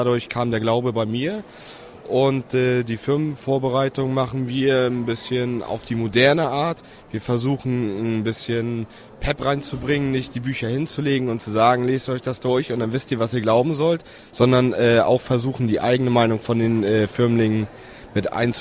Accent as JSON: {"language": "German", "region": "Hamburg", "country": "Germany", "said": "ich komme aus Hamburg."}